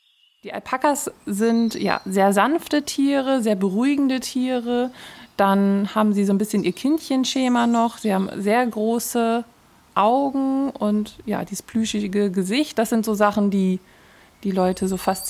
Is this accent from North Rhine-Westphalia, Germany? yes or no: no; Lower Saxony, Germany; born there; Ich komme gebürtig aus der Wesermarsch. Meine Eltern haben da einen landwirtschaftlichen Betrieb.